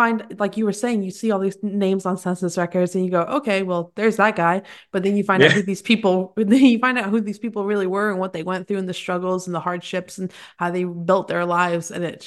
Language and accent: English; England, United Kingdom; because I'm not American, I'm English, so like I have complete ties to England